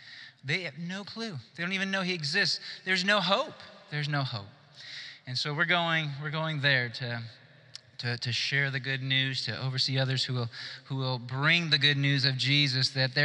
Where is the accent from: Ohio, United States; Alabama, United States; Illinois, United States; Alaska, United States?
Ohio, United States; we're from Ohio.